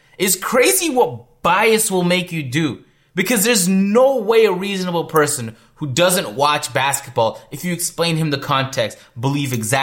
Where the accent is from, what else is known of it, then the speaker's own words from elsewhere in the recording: Toronto, Ontario, Canada; I'm from Toronto